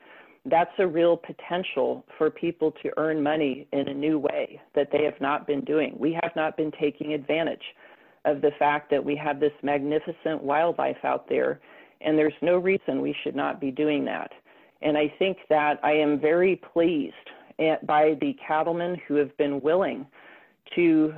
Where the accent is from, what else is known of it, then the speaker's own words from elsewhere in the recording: Seattle, Washington, United States; I'm from Seattle.